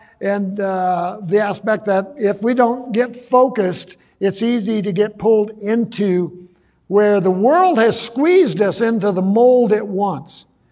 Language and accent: English; Wyoming, United States; Now, you know, I grew up in Wyoming on a ranch.